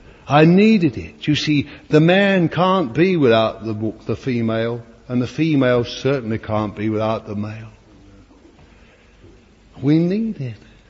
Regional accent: Bethnal Green, London, United Kingdom; born there; It's funny what London does for me or holds for me, I don't know. It's because I was born there in Bethnal Green, I suppose.

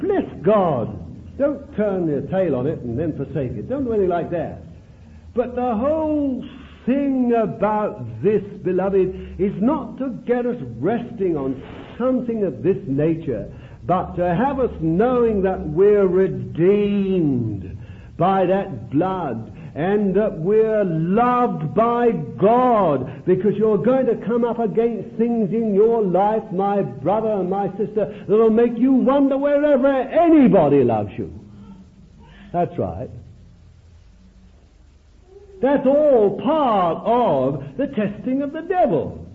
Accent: Bethnal Green, London, United Kingdom; I told him I was born in Bethnal Green. He didn't look down his nose at me. He says, it's not like it used to be now, it's all new, have you been these days and all that. But I can remember living in Bethnal Green in a place called Lark Row

